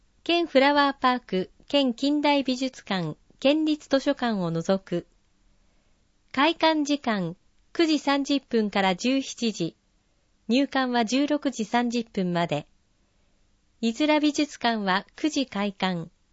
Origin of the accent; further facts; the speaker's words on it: Ibaraki, Japan; 生まれ育った茨城のお宝を伝えていけたらと思います。